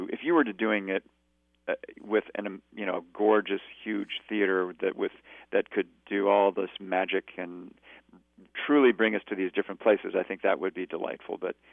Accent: Northern United States, United States; You know, where this comes from is I am a Northerner, and I knew appallingly little about this, about Southern history

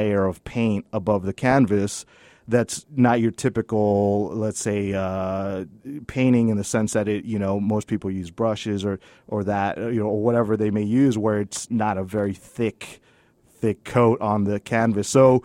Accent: El Paso, Texas, United States; I kind of feel like this is where I'm from. I'm from El Paso

